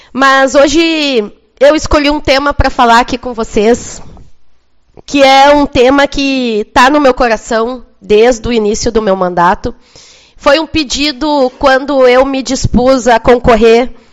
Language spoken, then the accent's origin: Portuguese; Alegrete, Rio Grande do Sul, Brazil; Eu sou de Alegrete, vizinha aqui, do ladinho, né?